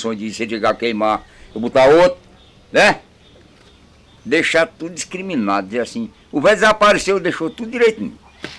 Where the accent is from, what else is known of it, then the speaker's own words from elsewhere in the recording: Riacho Fundo, Paraíba, Brazil; Onde eu nasci e me criei?